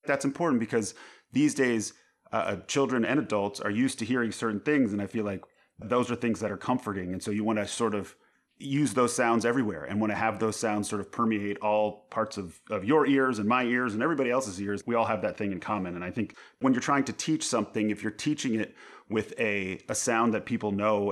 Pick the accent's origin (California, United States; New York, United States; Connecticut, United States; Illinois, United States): New York, United States; Long Island; Like, I didn't grow up in Washington Heights. I grew up on Long Island, which is a very different place.